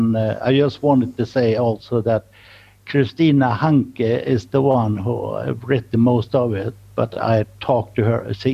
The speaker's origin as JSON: {"language": "English", "town": "Gothenburg", "region": "Västra Götaland", "country": "Sweden", "tie": "born or raised there", "second_language": "English", "said": "Yeah, I was born and raised in Gothenburg, Sweden. In Swedish, we would say Göteborg. And there I have three brothers and a very faithful father and mother."}